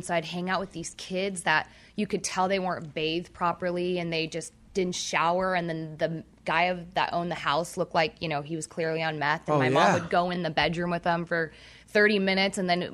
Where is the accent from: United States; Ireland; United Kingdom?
United States; California; I did. I grew up in Orange County.